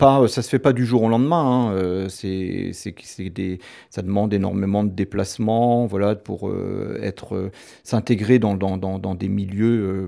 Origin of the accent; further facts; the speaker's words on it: Brittany, France; also born or lived in South of France; j'ai commencé dans le sud de la France, après je me suis expatrié, enfin ou revenu plutôt dans ma région d'origine qui est la Bretagne, pour m'installer à Rennes, et du centre de Rennes, je suis venu m'installer à la campagne, à Cugain, en 98.